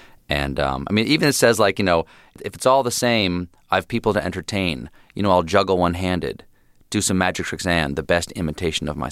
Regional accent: the South, United States; accent: southern; Do you think I should take a class to lose my southern accent?

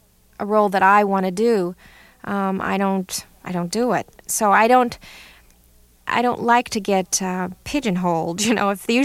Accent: California, United States; born there; accent: Southern; Even though I was born in California, they raised me, and I had a sort of Southern accent when I was a kid

